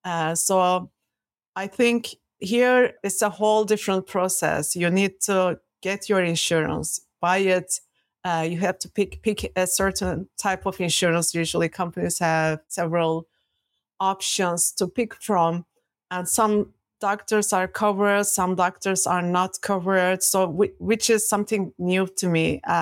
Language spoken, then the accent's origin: English; Turkey; also born or lived in Belgium; So in Belgium, I don't remember going to Turkey, but I grew up in Turkey.